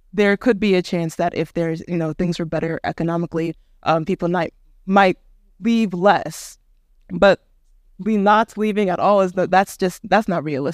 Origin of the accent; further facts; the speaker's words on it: Eastern Region, Ghana; Even I went to my hometown in the Eastern region last weekend